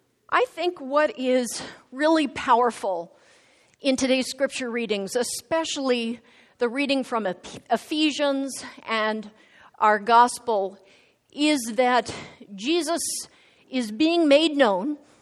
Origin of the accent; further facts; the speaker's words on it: United States; I remember when I was living with a family in France, as an American, I kept my hands under the table